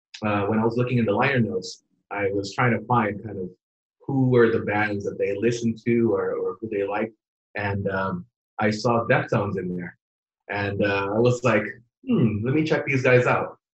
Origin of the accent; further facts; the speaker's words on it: Queens, New York, United States; also born or lived in Long Island; this was like when I moved from Queens, just kind of more of the urban area of New York to Long Island, which is more suburban.